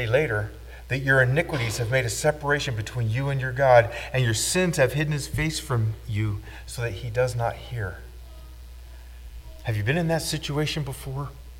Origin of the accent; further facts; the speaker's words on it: Portland, United States; When I was a little boy growing up in Portland, we lived across the street from the Avolios.